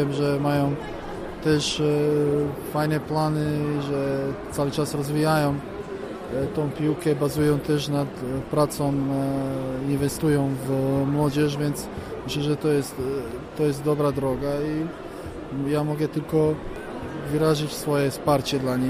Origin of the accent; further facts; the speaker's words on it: Serbia; Polish is a second language; pochodzę z takiego kraju, że nie też te warunki są najważniejsze, bo w Serbii też nie każdy klub czy nie każdy sportowiec ma warunki wyśmienite